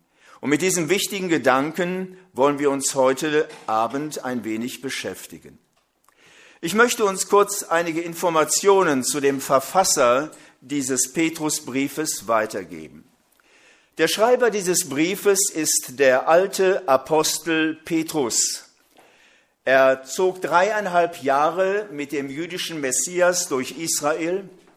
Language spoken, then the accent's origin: German; West Germany, Germany; Gerade in den sogenannten westlichen Bundesländern, wo ich groß geworden bin